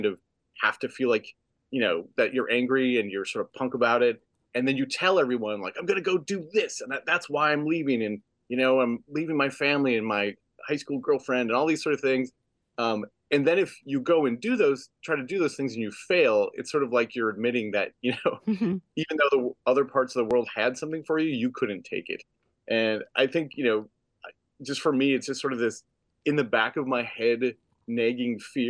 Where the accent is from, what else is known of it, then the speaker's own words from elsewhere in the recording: Ringgold, Georgia, United States; moved away as an adult; I grew up in Ringgold. It's a lovely town, a great place. But there was nothing for me.